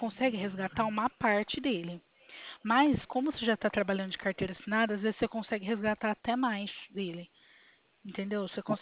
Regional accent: Bebedouro, São Paulo, Brazil; Eu sou aqui de Bebedouro, interior de São Paulo

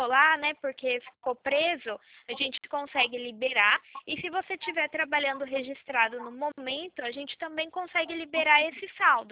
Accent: Praia Grande, São Paulo, Brazil; Não, eu sou daqui de Praia Grande, eu atendo a região.

